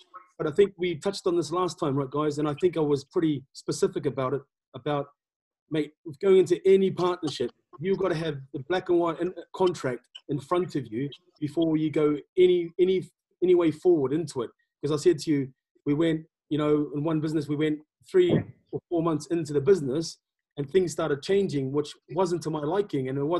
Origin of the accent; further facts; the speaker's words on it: Tonga; first language Tongan; English is a second language; now in United Kingdom; I come from Tonga. I was brought up in Tonga. I spoke Tonga before English.